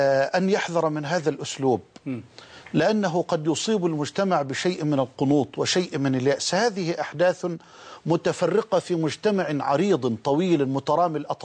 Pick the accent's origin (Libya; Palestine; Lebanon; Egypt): Egypt; بملايين البشر ممن يعيشون في بلدنا مصر